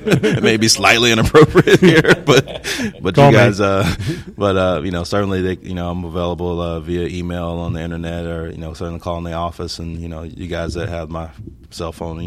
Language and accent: English; the South, United States; I'm from the South, so everything's kind of, you know.